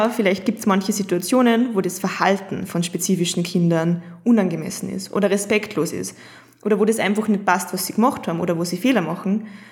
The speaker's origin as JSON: {"language": "German", "town": "Kremsmünster", "region": "Upper Austria", "country": "Austria", "tie": "born or raised there", "said": "Also in meinem Heimatort in Kremsmünster, da gibt es ein Jugendzentrum"}